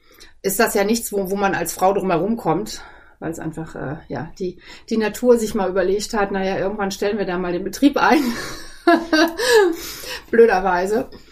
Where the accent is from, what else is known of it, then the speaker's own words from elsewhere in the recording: East Germany, Germany; Früher bei uns im Osten haben wir immer gesagt, ja, die Männer gehen in den Krieg, weil die wollen auch mal bluten.